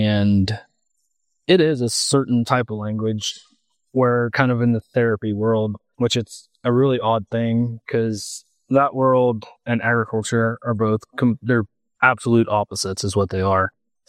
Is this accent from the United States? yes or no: yes; Onaga, Kansas, United States; I grew up in Onega, Kansas, but we're sitting here on the family farm.